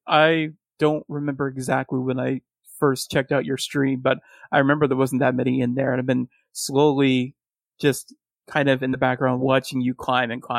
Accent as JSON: {"language": "English", "country": "United States", "said": "Yeah, I mean, we're both American."}